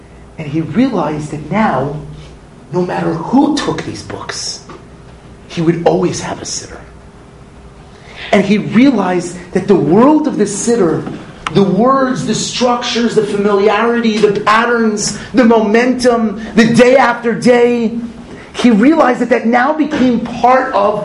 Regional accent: Los Angeles, California, United States; now in New Jersey, United States; Also, I grew up in Los Angeles, and I live in New Jersey.

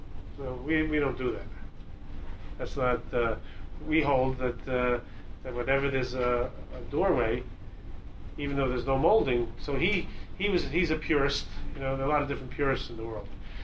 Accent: Brighton Beach, New York, United States; I grew up in Brighton Beach. That's where I grew up as a little kid. And then we moved to Flatbush. in 1969, we moved to Flatbush. So Brighton Beach was a smaller place, and Flatbush was a bigger place.

